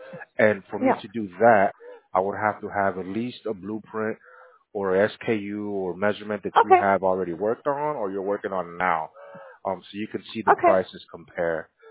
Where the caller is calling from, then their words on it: Florida, United States; I'm calling from Florida. I'm in Gibson today.